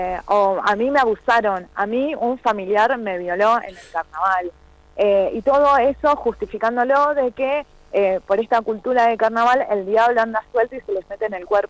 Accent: Buenos Aires, Argentina; now in San Carlos, Argentina; yo soy de Buenos Aires. En realidad vivo hace 7 años en San Carlos. Soy docente de la zona también.

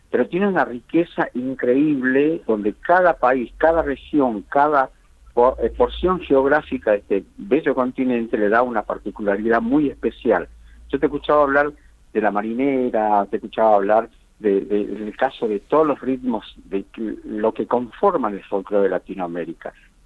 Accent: El Aguilar, Jujuy, Argentina; born there; yo nací en El Aguilar, por una circunstancia. Mi papá estaba trabajando en la compañía

